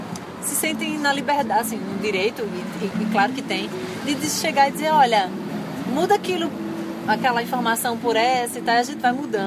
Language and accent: Portuguese; Northeast Region, Brazil; E a gente foi criado aqui no Nordeste ouvindo rock, ouvindo outras coisas, sabe?